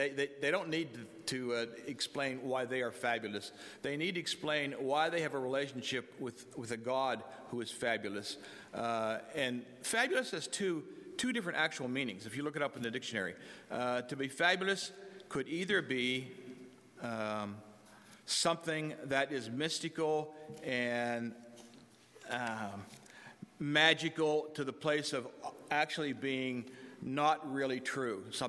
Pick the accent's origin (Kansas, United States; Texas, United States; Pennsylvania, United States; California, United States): Pennsylvania, United States; Du Bois; Then I will be fabulous because I'm from Du Bois.